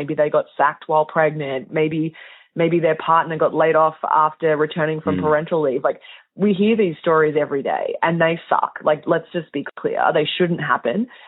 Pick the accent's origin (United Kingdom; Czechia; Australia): Australia; I'm Australian originally, hence my accent.